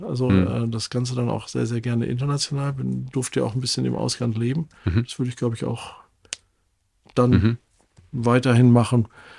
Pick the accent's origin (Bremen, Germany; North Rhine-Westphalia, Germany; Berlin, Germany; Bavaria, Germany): North Rhine-Westphalia, Germany; born there; Als gebürtiger Ostwestfale weiß ich da sehr genau, worüber ich rede.